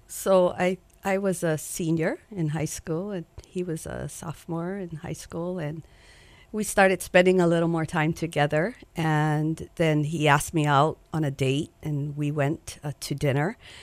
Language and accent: English; Kalihi, Hawaii, United States; I grew up in Kalihi.